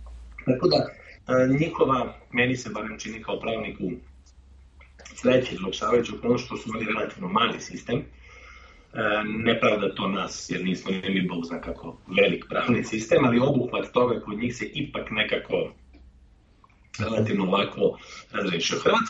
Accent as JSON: {"language": "Serbian", "town": "Sarajevo", "region": "Federation of Bosnia and Herzegovina", "country": "Bosnia & Herzegovina", "tie": "born or raised there", "moved": "yes", "said": "Znači ja sam rođen iz Sarajeva, 1992. godine sam, nažalost, opet u nekim specifičnim istorijskim trenucima morao da pobegnem iz svog rodnog grada"}